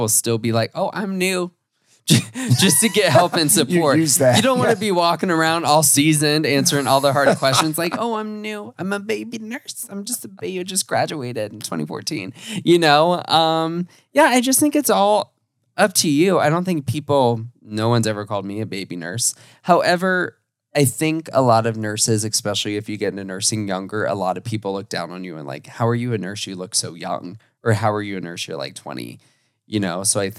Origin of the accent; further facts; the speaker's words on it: Florida, United States; Like film set medic, like I'm from Florida, I would never hear about that.